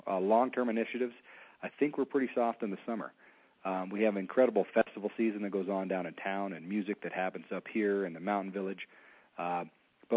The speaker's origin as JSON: {"language": "English", "town": "Colorado Springs", "region": "Colorado", "country": "United States", "tie": "born or raised there", "said": "I grew up in Colorado Springs, and when I got to college, I went to University of Northern Colorado and then ended up at Keystone Resort."}